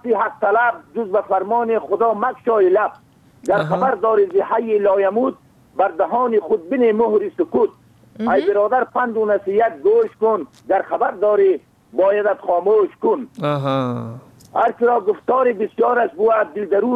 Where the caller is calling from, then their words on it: Kaghur, Bamyan, Afghanistan; بازم از ولسوالی کهمر قریه آذر فیلن باشنده قریه کاغور ولایت ما بامیان